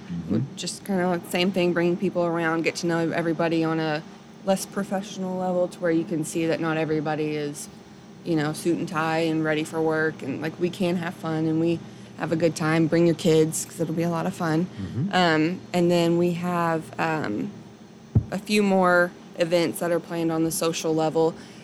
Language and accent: English; Mississippi, United States; I'm from Mississippi. I had no idea Bartlesville even existed when I first came over here.